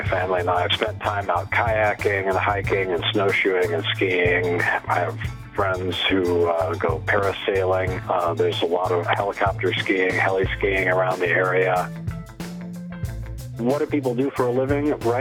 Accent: Haines, Alaska, United States; I'm from Haines, Alaska. Lived there for 30 years.

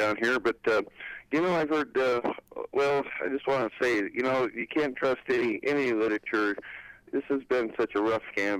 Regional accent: Fairbanks, Alaska, United States; You know, I was born and raised in Fairbanks

